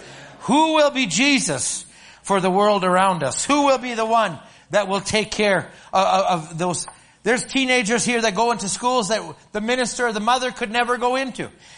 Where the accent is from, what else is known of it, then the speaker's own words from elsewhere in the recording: Alberta, Canada; I'm from Redneck, Alberta, but I'm here on the West Coast looking for these organic things.